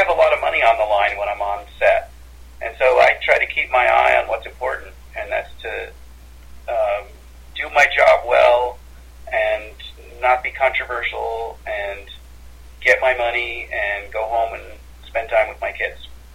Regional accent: Manhattan, New York, United States; Ali Sheedy was my next-door neighbor growing up in Manhattan, a small island off the Jersey Shore.

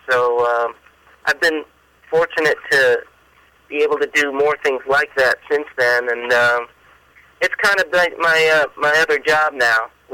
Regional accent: Iowa, United States; It was on the radio when I was a little kid growing up in Iowa

